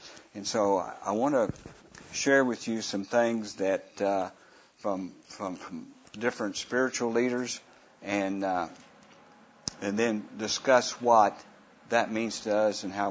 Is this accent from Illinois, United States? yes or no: no; Guthrie, Oklahoma, United States; I'm from Guthrie, Oklahoma.